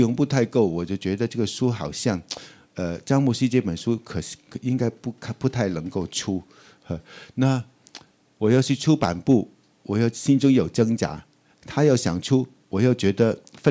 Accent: Hong Kong; 怎么可能是我一个香港人呢？

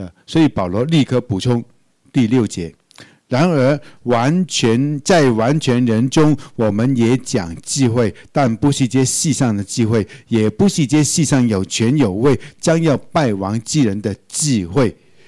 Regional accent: Taiwan; 我是中国人呢、啊，不是，我是台湾人呢、啊。

